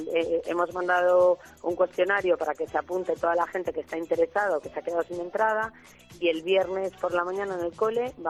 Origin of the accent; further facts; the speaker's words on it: Spain; aparte ya sabes cómo somos los españoles